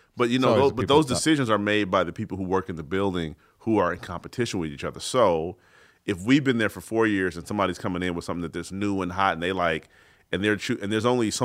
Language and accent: English; Atlanta, Georgia, United States; hey, Atlanta, my hometown, I'm from there. We got to do a show in Atlanta.